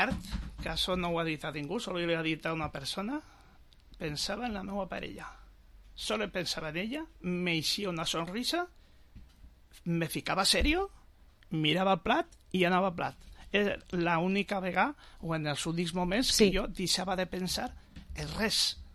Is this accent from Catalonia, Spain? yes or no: no; Vila-real, Valencian Community, Spain; Jo ja te dic, jo soc de Villarreal